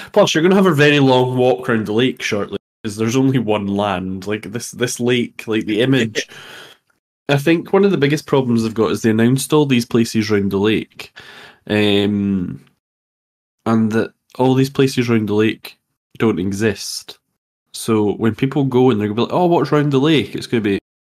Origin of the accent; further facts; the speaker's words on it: Scotland, United Kingdom; obviously I'm Scottish or British or what. So we've kind of been taught history slightly differently.